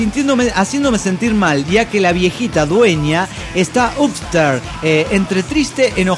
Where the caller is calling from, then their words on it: Atlanta, Georgia, United States; de Atlanta, Georgia.